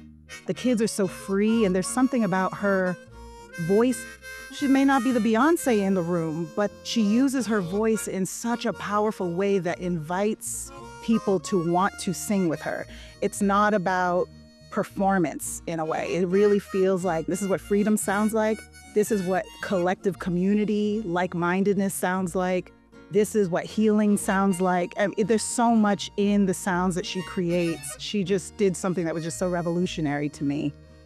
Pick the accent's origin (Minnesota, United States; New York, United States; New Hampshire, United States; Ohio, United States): New Hampshire, United States; I was raised in New Hampshire